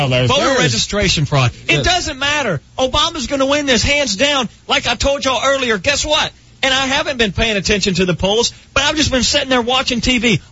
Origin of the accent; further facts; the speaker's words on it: United States; No, I'm American. I have the right to bitch about anything.